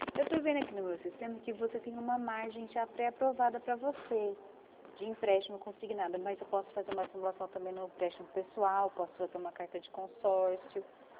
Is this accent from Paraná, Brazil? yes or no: no; Rio Claro, São Paulo, Brazil; sou daqui de Rio Claro, interior de São Paulo